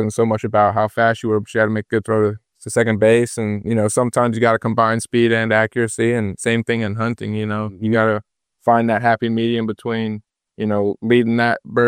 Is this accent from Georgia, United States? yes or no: yes; Georgia, United States; I'd never quail hunted before, even though I'm from Georgia and we have a ton of them there.